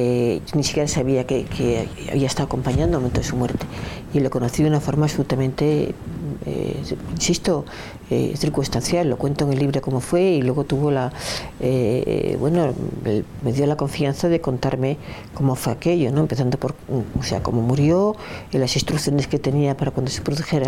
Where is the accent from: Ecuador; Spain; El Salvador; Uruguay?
Spain; Pero yo sé lo que le debo como española, ¿no?